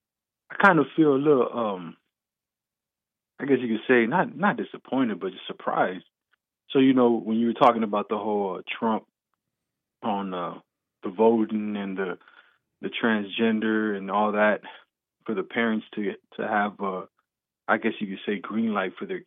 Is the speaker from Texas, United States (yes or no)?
yes; Texas, United States; Because, I mean, I remember growing up, you know, I'm from Texas